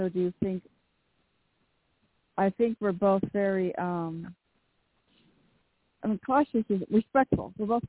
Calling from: California, United States; I am calling from California.

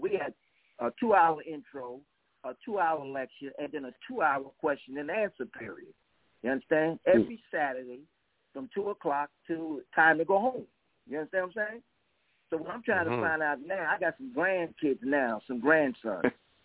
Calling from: Albuquerque, New Mexico, United States; Albuquerque, New Mexico.

